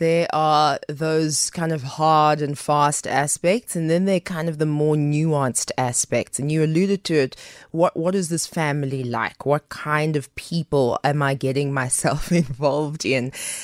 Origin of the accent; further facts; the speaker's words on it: Diepkloof, Gauteng, South Africa; I grew up in Diepkloof Zone 4.